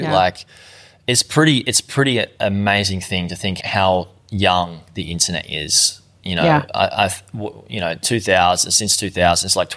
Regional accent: Australia; now in Bali, Indonesia; Yes, I am originally from Australia and I live in Bali, Indonesia at the moment.

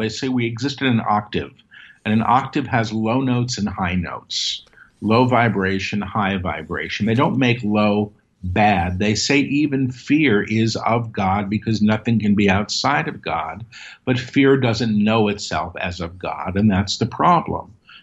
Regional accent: Manhattan, New York, United States; I grew up in Manhattan, you know, in the 60s.

